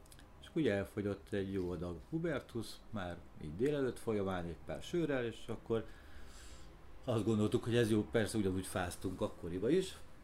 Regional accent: Budapest, Hungary; born there; 1973-ben születtem Budapesten, akkoriban egy mondhatni közepes családban éltünk, anyukámmal, apukámmal.

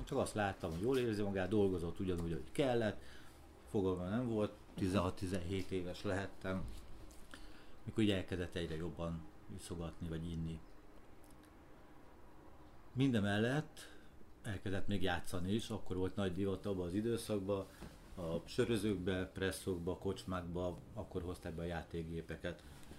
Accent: Budapest, Hungary; born there; 1973-ben születtem Budapesten, akkoriban egy mondhatni közepes családban éltünk, anyukámmal, apukámmal.

